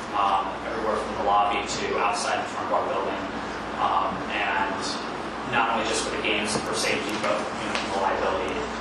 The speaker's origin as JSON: {"language": "English", "town": "Las Vegas", "region": "Nevada", "country": "United States", "tie": "born or raised there", "said": "I was born and raised here in Vegas, so you know, that has that those historical roots into it."}